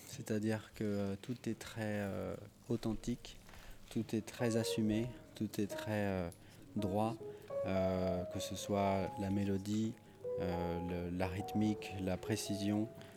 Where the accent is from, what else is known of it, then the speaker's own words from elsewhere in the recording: Nantes, Pays de la Loire, France; les petites avant-premières, on les a faites dans ma région natale de Nantes.